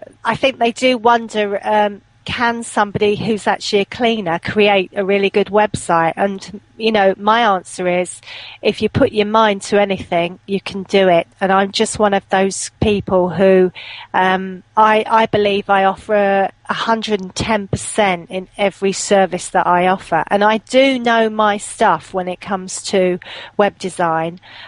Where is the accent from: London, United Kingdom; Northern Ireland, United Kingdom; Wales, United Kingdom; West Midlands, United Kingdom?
London, United Kingdom; now in Shropshire, United Kingdom; I was from London and living in London, but my ex-husband and I, because I'm now divorced, but we relocated to Shropshire.